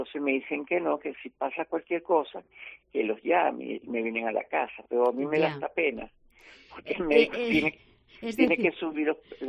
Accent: Venezuela; now in Spain; Yo en mi país, dependiendo del volumen de la cartera

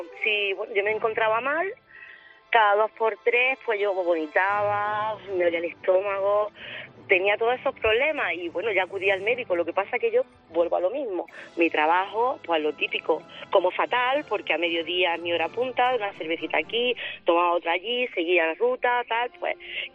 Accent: Granada, Andalusia, Spain; yo soy de Granada

